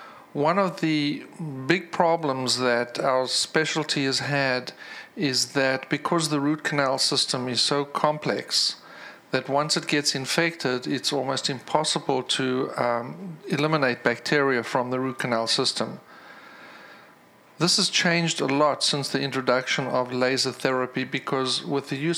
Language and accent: English; South Africa; I'm going to be in South Africa, which is my home country originally.